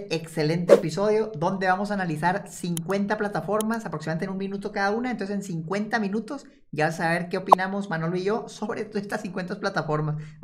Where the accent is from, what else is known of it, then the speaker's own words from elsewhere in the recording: Chihuahua, Mexico; yo soy de Chihuahua y en Chihuahua me preguntan mucho